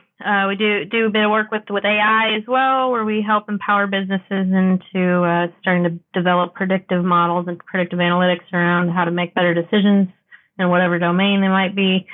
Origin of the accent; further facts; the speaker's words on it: St. Louis, Missouri, United States; I hail from the United States. I'm out of St. Louis, Missouri. It's right smack in the middle of the country.